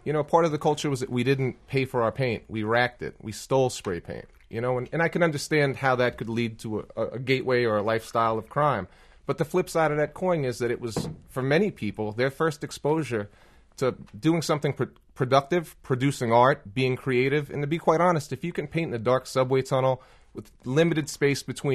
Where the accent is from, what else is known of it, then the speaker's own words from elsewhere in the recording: New York City, New York, United States; when I grew up in New York City, graffiti was a part of my landscape.